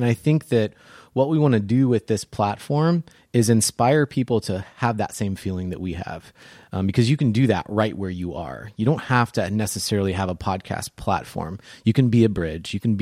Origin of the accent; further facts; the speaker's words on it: Texas, United States; I'm originally from Texas. It's always been very close to my heart.